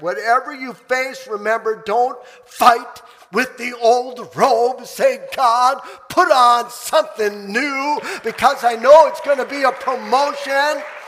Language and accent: English; Enugu, Enugu State, Nigeria; And I said, "Nigeria." And he said, "Where in Nigeria?" And I said, "Enugu."